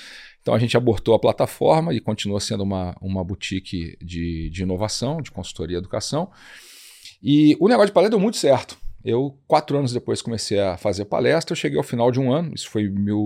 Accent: Jacarezinho, Paraná, Brazil; also born or lived in Rio de Janeiro; Eu, começando pelo começo, eu nasci no Rio. Eu sou carioca, morei lá até os 9 anos. Depois cresci em Jacarezinho, que é uma cidade pequena no interior

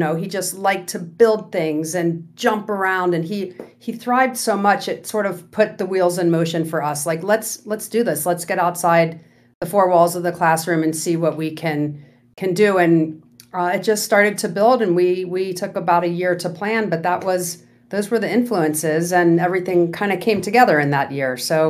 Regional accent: Ohio, United States; I'm also from Ohio, but Angela didn't and I didn't meet till we were in Boulder, Colorado.

